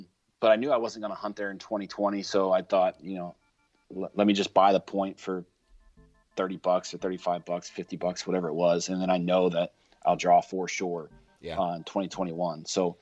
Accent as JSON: {"language": "English", "region": "Ohio", "country": "United States", "said": "Well, Ohio, I know it's my home state"}